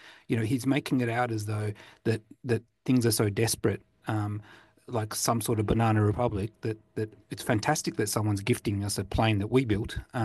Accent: Australia; now in Singapore; Rodney, you and I live in Singapore. I'm from Australia

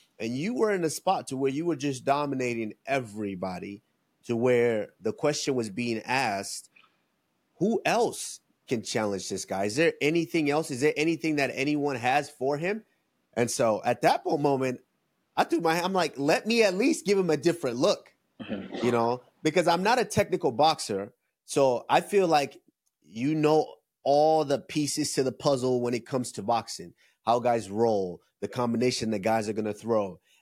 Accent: Nigeria

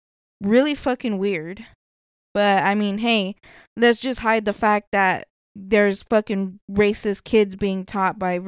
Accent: Las Vegas, Nevada, United States; But I'm going to say this, and this is coming from somebody who's born and raised in Vegas.

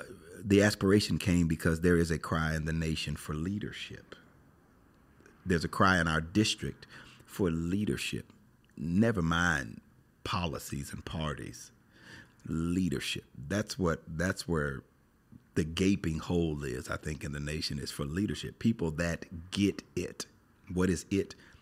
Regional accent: United States; I am an American. And I love this country with everything that's in me.

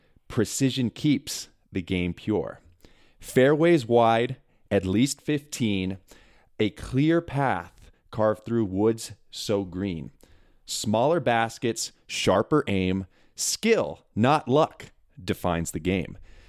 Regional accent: Colorado, United States; And I am from Colorado, so in theory, I should hate the Chiefs.

